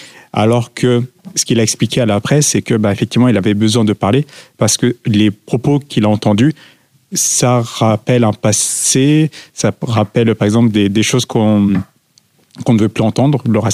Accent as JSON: {"language": "French", "town": "Paris", "region": "Île-de-France", "country": "France", "tie": "born there", "said": "Donc, je suis né à Paris, assez cosmopolite."}